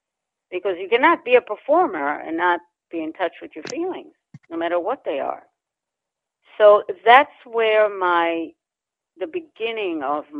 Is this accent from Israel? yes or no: yes; Israel; Well, I grew up in Israel when Israel was just, you know, a very young country.